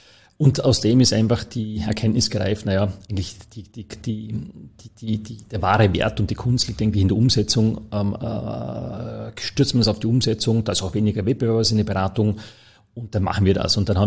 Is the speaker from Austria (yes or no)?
yes; Vorarlberg, Austria; born there; also born or lived in Toulouse; Also ich bin ja gebürtiger Vorarlberger.